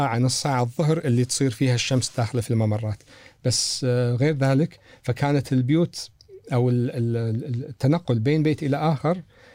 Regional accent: Kuwait; اللي صار عندنا بالكويت ان احنا انتقلنا من بيوتنا القديمه الى بيوت حديثه فجاه خلال 10 سنين.

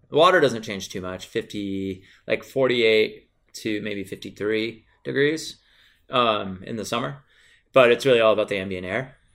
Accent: Allen, Washington, United States; born there; So I was born out on the Olympic Peninsula.

